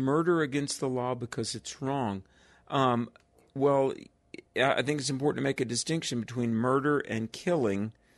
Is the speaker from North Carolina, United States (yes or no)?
yes; North Carolina, United States; In my home state of North Carolina, okay, North Carolina is a place of thousands of churches